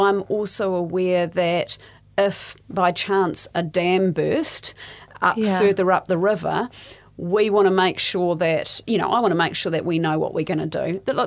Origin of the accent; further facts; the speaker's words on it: Tauranga, Bay of Plenty, New Zealand; also born or lived in Matamata; I was born in Matamata and my family live in Tauranga. So I went through my high school years in Tauranga, but my family, we've been in the Waikato region for some time.